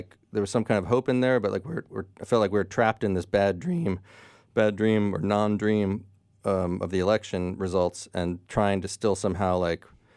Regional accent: New Jersey, United States; now in New York, United States; So I moved to New York from New Jersey, where I originally grew up, in the mid-90s

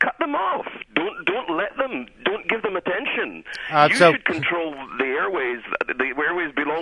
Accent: United Kingdom; now in Oakland, United States; I grew up in Britain, where political reporters such as David Dimbleby are extremely knowledgeable about the politicians.

